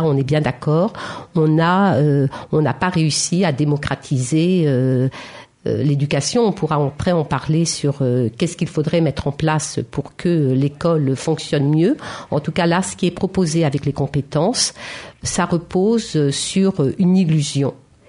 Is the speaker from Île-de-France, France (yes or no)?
yes; Île-de-France, France; moi je viens de la Seine-Saint-Denis